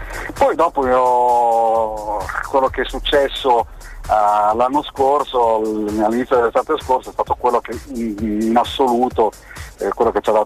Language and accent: Italian; Rimini, Emilia-Romagna, Italy; noi siamo di Rimini, Riccione, quindi la Riviera Adriatica